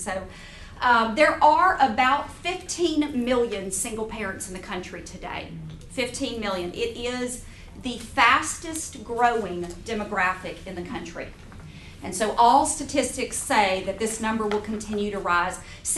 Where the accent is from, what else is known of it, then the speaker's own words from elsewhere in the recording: Baton Rouge, Louisiana, United States; I am from Baton Rouge, Louisiana, so I'm just right over next door to you guys, and my family is from East Texas